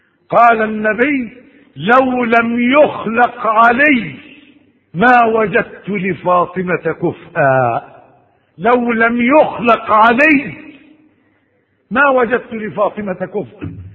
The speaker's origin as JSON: {"language": "Arabic", "country": "Egypt", "said": "لها مقام كبير عندنا في مصر"}